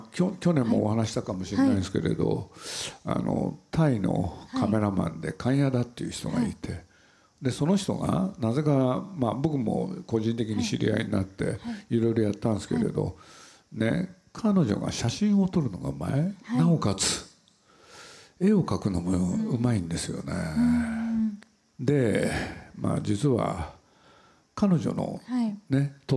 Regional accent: Nagoya, Aichi, Japan; moved away as an adult; now in Tokyo, Japan; 名古屋で生まれて名古屋で育って、はい、これで大学で東京へ来た人間なんですけれど

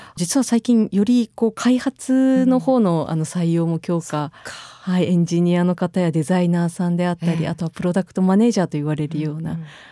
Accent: Owase, Mie, Japan; 自分の出身地のような尾鷲のようなエリアってなくなる一途をたどわざるを得ない現実も

